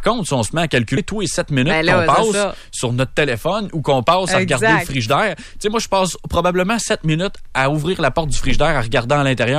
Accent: Shawinigan, Quebec, Canada; quand j'étudiais à Jonquière, je faisais souvent la route pour retourner jusque chez nous à Shawinigan.

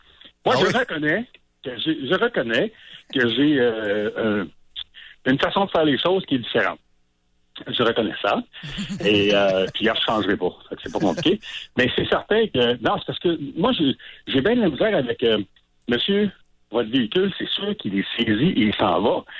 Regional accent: Montréal, Quebec, Canada; moi, je suis de Montréal.

